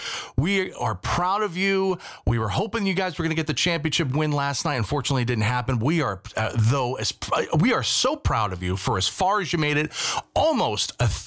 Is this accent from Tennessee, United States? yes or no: no; New Jersey, United States; An area that I know fairly well because I grew up in New Jersey, but it's not about the region.